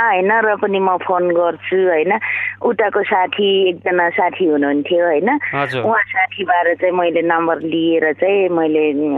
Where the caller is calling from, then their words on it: Dhankuta, Koshi Province, Nepal; यो धनकुटा भेरेतारबाट